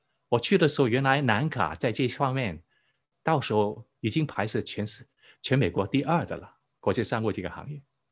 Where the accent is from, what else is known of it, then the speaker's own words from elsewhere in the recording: Hong Kong; 我是在中学信主的，我在香港出生长大，在香港念中学。